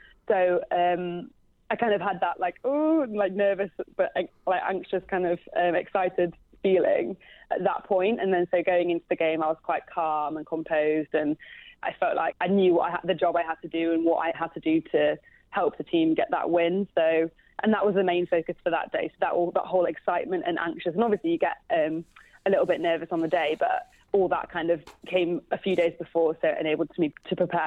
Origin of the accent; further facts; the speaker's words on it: Leeds, Yorkshire and the Humber, United Kingdom; I'm originally from Leeds.